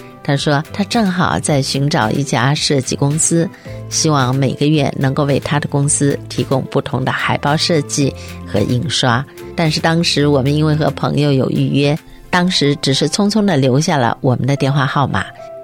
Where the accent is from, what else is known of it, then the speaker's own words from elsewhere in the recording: Shanghai, China; moved away as an adult; now in United States; 我来自于上海，1989年底来美国读书，从创业到返回中国到再次返回美国